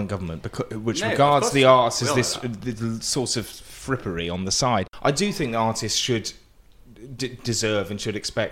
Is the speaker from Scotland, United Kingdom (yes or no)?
no; Tunbridge Wells, South East England, United Kingdom; now in Manchester, United Kingdom; I grew up in Tunbridge Wells in Kent before I moved to Manchester.